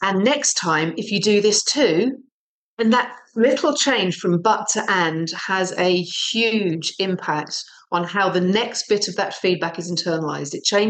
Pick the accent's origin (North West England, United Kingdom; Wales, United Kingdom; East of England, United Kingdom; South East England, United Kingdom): South East England, United Kingdom; So I've grown up in the southern half of the UK, a county called Surrey.